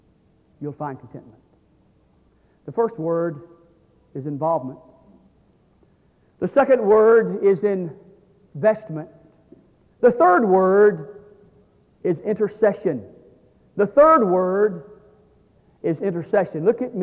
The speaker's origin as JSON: {"language": "English", "region": "Georgia", "country": "United States", "said": "folks, I'm from South Georgia, and you tell it like it is in South Georgia."}